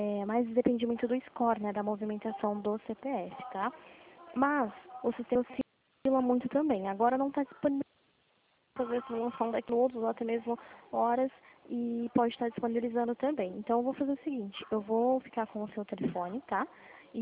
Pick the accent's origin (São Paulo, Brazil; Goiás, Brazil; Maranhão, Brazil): São Paulo, Brazil; Limeira; eu sou aqui de Limeira, tá?